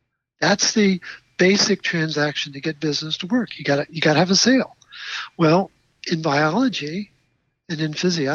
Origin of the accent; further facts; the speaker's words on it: Baltimore, Maryland, United States; I'm a city boy. I mean, I grew up in Baltimore.